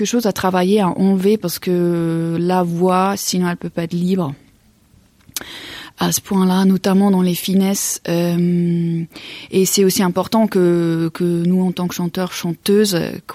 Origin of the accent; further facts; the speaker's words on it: Switzerland; accent: Swiss German; French is a second language; Alors, je suis suisse-allemande. Voilà. Comme ça, c'est aussi clair d'où vient mon accent.